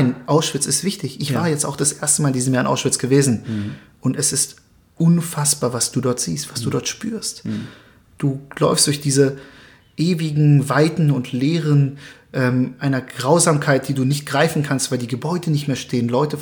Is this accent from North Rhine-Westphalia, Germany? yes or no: no; Berlin, Germany; Denn ich bin in Berlin aufgewachsen, ich bin wie du und ich, und selbst wenn ich ein Stück Stoff jetzt auf dem Kopf trage